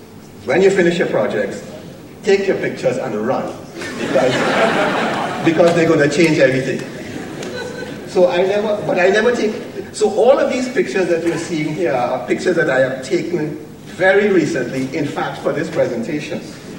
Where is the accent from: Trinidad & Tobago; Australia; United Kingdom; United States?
Trinidad & Tobago; now in Barbados; But Barbados is a small country, and I'm from Trinidad, so I was a foreigner too.